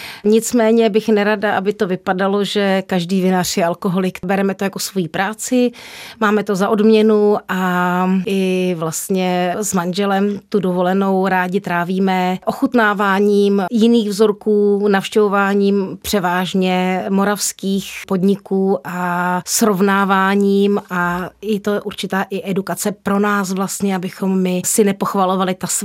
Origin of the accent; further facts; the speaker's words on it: Slaný, Central Bohemian Region, Czechia; now in Kvíc, Czechia; Pocházím ze Slaného, nicméně do Kvíce jsme se nastěhovali v rámci té restituce zpátky